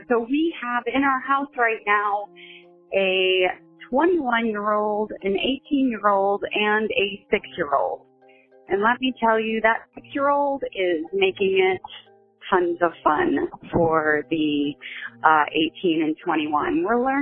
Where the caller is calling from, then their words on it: Michigan, United States; I am calling from Michigan, outside of Detroit.